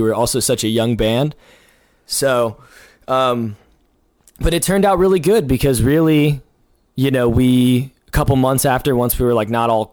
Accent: Hawaii, United States; My dad's a military officer, and I grew up in Hawaii though.

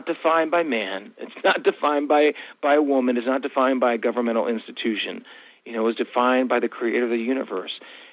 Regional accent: the North, United States; I'm from the North, you know, and I obviously I have brown skin

